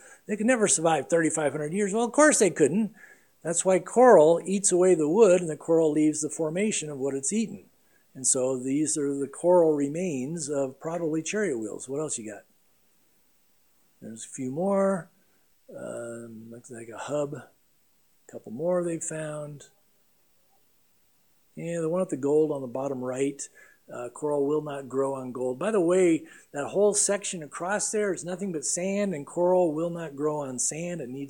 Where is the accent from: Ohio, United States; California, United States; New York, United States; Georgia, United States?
California, United States; San Diego; I mean, I surfed many years growing up in San Diego.